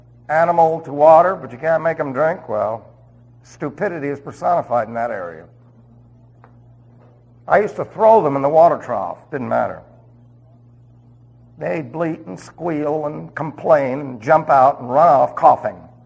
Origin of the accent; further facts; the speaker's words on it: New York City, New York, United States; Remember, I was from New York City.